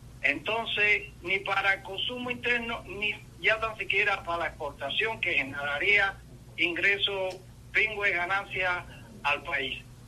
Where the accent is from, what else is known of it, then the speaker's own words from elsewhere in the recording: Cuba; la sensibilidad como patriota y como cubano.